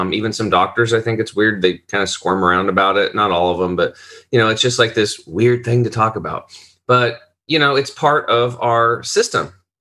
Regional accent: Oregon, United States; I grew up over in Eastern Oregon. It's just like, it's on a small cattle and hay farm.

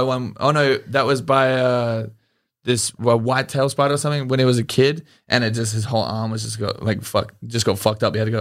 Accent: Australia; growing up in Australia, you're on the toilet for like 2 seconds

